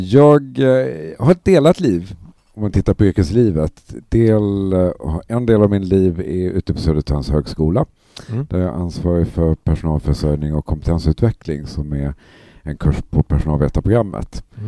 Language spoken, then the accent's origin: Swedish; Skåne, Sweden; also born or lived in Blekinge; now in Stockholm, Sweden; Ja, jag är skåning, som man kanske hör, för utanför Lund och uppvuxen i Skåne och Blekinge. Jag har bott i Stockholm nu i 20 års tid